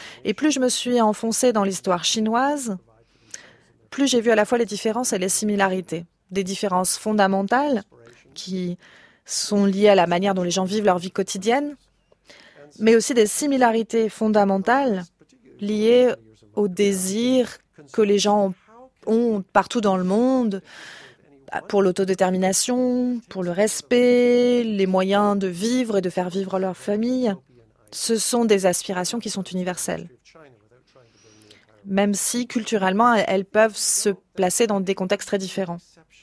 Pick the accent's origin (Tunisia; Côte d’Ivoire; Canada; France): Canada; J'ai grandi au Canada, j'avais voyagé en Europe, mais je n'avais eu aucune expérience de l'Asie.